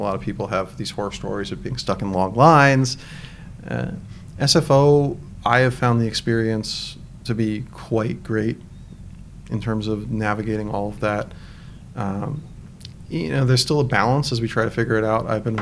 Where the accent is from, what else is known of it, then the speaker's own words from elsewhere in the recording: Virginia, United States; I grew up in Northern Virginia, and so the two airports that we mostly flew through were Dulles and National there.